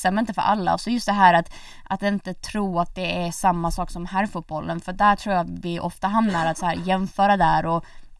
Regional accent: Malmö, Skåne, Sweden; i och med att jag kommer från Malmö, och jag liksom ser att det är klart att det finns ett jättefotbollsintresse i Malmö.

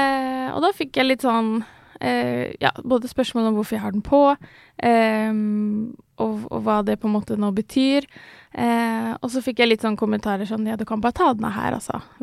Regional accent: Ski, Akershus, Norway; jeg vokste opp utenfor Oslo, i Ski. Så jeg, der var jo jeg den eneste på hele barneskolen som hadde på hijab.

